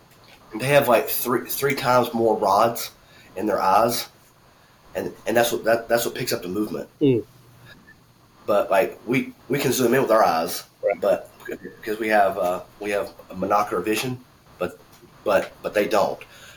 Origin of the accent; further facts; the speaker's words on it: Alabama, United States; which I mean I'm from Alabama, so I'm probably just too stupid to use it.